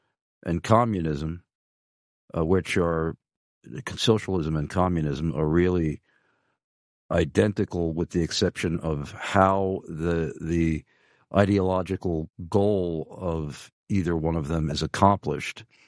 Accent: Long Island, New York, United States; I am a native New Yorker, although I never lived in the five boroughs of New York City. I was from Long Island.

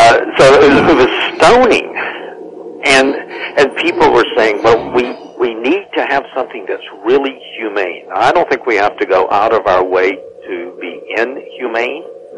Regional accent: California, United States; Now, in my home state of California, there are all types of objections

